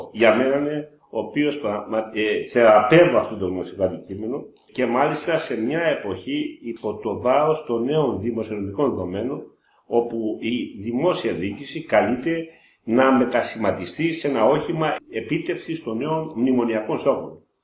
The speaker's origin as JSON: {"language": "Greek", "country": "Greece", "said": "η πατρίδα μου είναι κάτω από το αμνημόνια"}